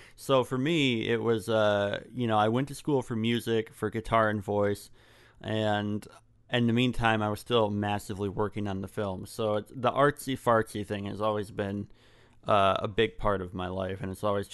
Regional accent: Michigan, United States; Well, I'm from Michigan, South Central Michigan area, born and raised.

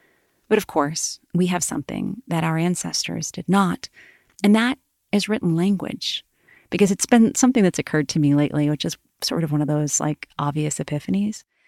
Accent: Cape Cod, Massachusetts, United States; I grew up in a gorgeous part of the world. I grew up on Cape Cod, Massachusetts

